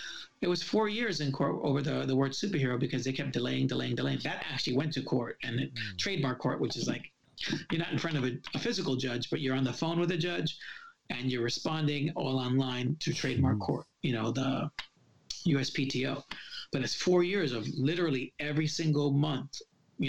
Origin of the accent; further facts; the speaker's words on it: New York, United States; I don't, you know, I'm a New Yorker.